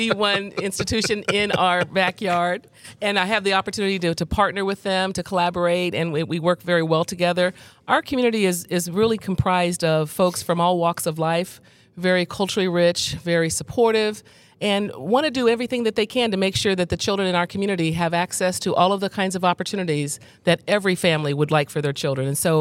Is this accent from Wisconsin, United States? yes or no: no; Iowa, United States; So I grew up in Iowa. I'm a farm girl.